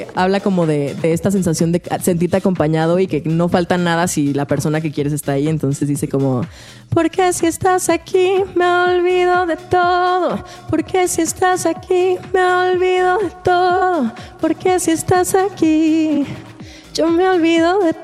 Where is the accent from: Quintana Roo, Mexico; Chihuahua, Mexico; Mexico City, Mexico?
Chihuahua, Mexico; Ciudad Juárez; pues realmente yo soy de Ciudad Juárez.